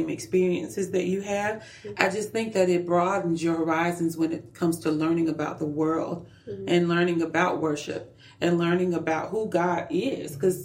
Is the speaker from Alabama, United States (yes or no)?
yes; Alabama, United States; I mean, I grew up in the South, from a really tiny town that was literally segregated by the main street downtown.